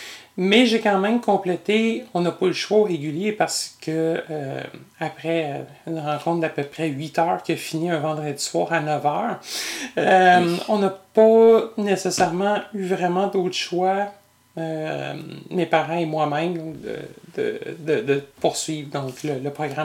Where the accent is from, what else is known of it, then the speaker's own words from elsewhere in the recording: Quebec City, Quebec, Canada; also born or lived in Sept-Îles; Oui, je suis né à Québec, exactement.